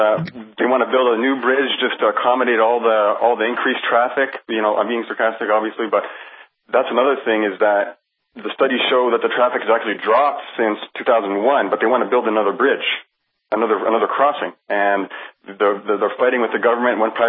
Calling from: Windsor, Ontario, Canada; I'm calling from Windsor. We are Change Windsor.

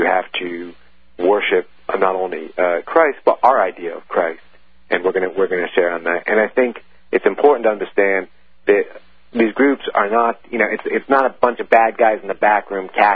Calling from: Texas, United States; Yeah, I'm calling from Texas. It's a child support issue.

